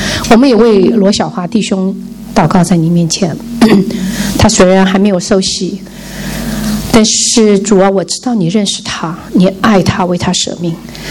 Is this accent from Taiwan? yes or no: no; Malaysia; 我也是女儿带来的，我也是从马来西亚来的。